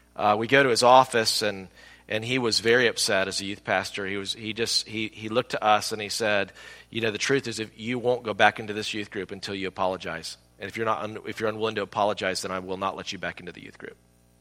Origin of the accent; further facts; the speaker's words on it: Simpsonville, South Carolina, United States; I grew up in Simpsonville, South Carolina. I was in the youth group there